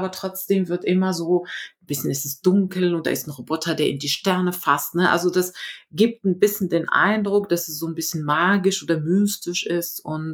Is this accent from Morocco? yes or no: yes; Morocco; moved away as an adult; now in Germany; Ich bin in Marokko geboren, aufgewachsen, habe in Spanien, Deutschland und China studiert und gearbeitet in allen 3 Ländern und ja, jetzt seit 2011 wieder in Deutschland